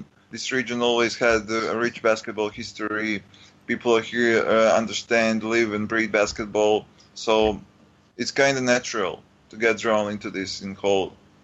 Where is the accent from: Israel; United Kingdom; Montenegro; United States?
Montenegro; and I'm from Montenegro.